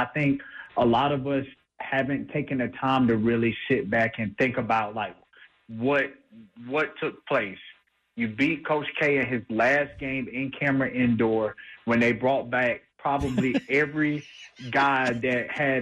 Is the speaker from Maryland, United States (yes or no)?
no; Florida, United States; Our high schools competed against one another, and we're coming out from Florida, where it's not necessarily a basketball state, and we're two guys going to rival schools.